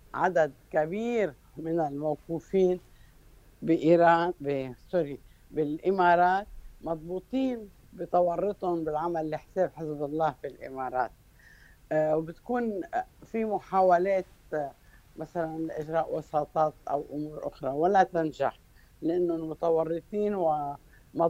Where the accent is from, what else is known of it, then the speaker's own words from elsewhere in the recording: Lebanon; نحن كلبنانيه